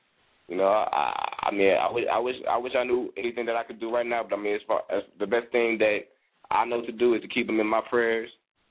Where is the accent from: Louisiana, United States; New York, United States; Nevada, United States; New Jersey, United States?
Louisiana, United States; New Orleans; You know what I mean? I'm a rapper from New Orleans